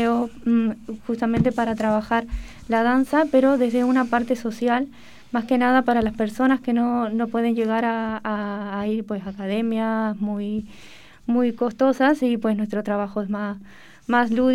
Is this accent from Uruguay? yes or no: yes; Uruguay; now in Tenerife, Spain; soy de Uruguay.